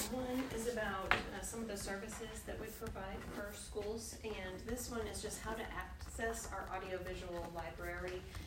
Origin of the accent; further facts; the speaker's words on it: Dallas, Texas, United States; I come from North Dallas, McKinney area, so large high schools. There were 3 high schools in our area.